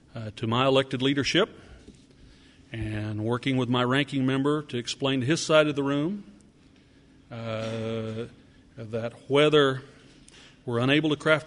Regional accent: Oklahoma, United States; Understand, I come from Oklahoma. We are a corn deficit state.

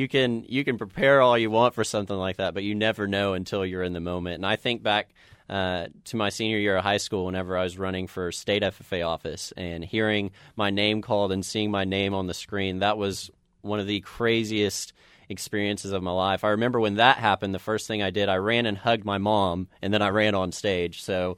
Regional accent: Deepu, Oklahoma, United States; I'm not just there representing myself. I'm not just there representing my hometown of Deepu, but representing the entire state of Oklahoma.

